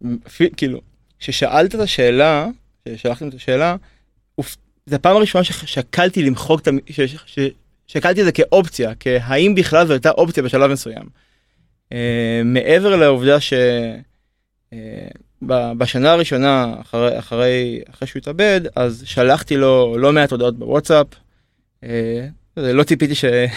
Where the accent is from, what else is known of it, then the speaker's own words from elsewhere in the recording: Ma'alot, Northern District, Israel; now in Nahariya, Israel; אני עובד פה בתל אביב. אוקיי. אני במקור ממעלות, עכשיו גר בנהריה.